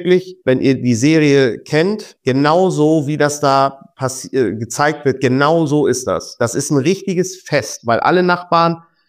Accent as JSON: {"language": "German", "town": "Ebsdorf", "region": "Lower Saxony", "country": "Germany", "said": "Ich komme aus dem Herzen der Lüneburger Heide in Ebsdorf."}